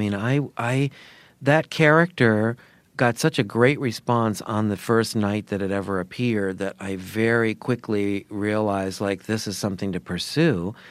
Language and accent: English; Sarasota, Florida, United States; which was in my hometown, Sarasota, Florida